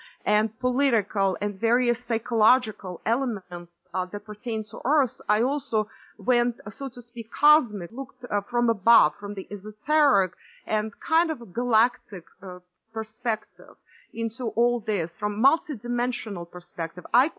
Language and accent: English; Russia; English is a second language; moved away; also born or lived in Cuba; not only I grew up in Russia and partially went to school in Russia, then after that I moved to the West, as well as I lived in the East, and I lived in Cuba, and I lived all over.